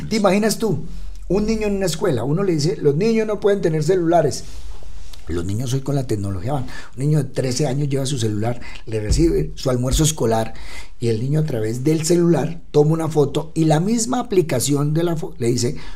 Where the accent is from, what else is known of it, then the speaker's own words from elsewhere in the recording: Colombia; Yo también me pregunto eso como colombiano.